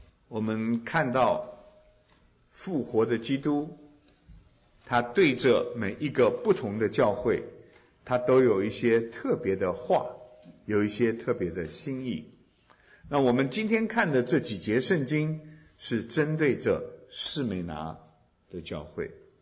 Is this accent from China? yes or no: yes; China